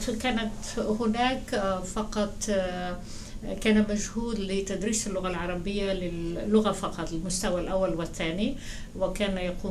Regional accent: Egypt; also born or lived in Jerusalem, Palestine; now in United States; أنا أصلاً فلسطينية من القدس، وولدت في القدس، وعائلتي هاجرت إلى مصر عام 48، وهذا هو ارتباطي بمصر. فإذا كبرت بمصر ودرست هناك،

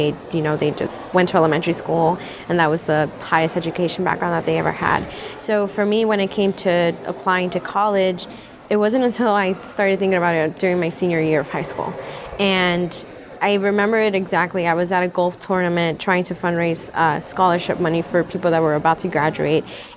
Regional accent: Homestead, Florida, United States; born there; I was born in Homestead, Florida. Mm-hmm. I was born in December 31st, 1994.

